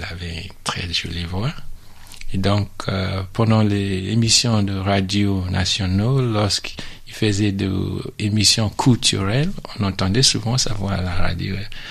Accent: Nigeria; French is a second language; Je suis d'origine nigérienne. Je suis de Nigeria. C'est un pays anglophone en Afrique de l'Ouest. Mm-hmm. Mais je suis français aussi depuis un certain temps.

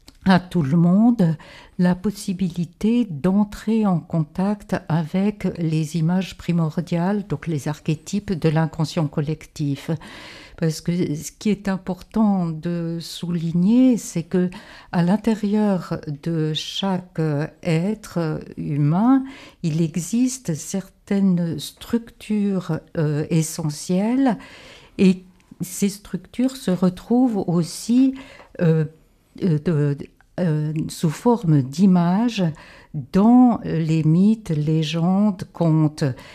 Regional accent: the Alps, France; Bon, moi, je viens des Alpes, je rêve d'un mélèze.

